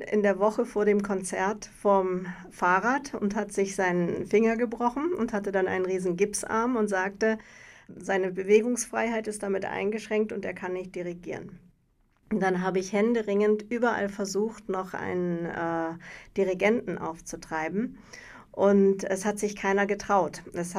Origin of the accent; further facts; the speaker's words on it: Munich, Bavaria, Germany; ich bin in Schwabing aufgewachsen und da steht auch das Theater der Jugend.